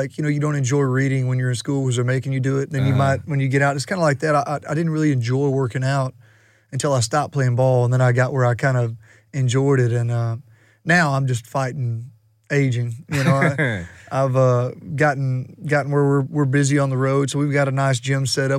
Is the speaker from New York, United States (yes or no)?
no; Jacksonville, Alabama, United States; Ended up going and playing at Jacksonville State University, which is in my hometown.